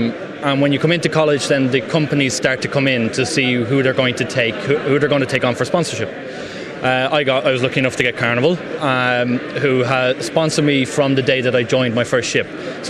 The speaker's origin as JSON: {"language": "English", "town": "Wexford", "region": "Leinster", "country": "Ireland", "said": "So I'm originally from Wexford."}